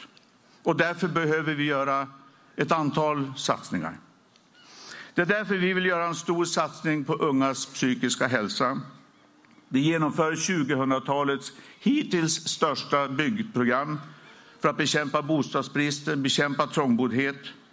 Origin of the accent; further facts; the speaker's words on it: Örnsköldsvik, Västernorrland County, Sweden; Jag växte upp i Ångermanland, i Sunnersta och i Örnsköldsvik.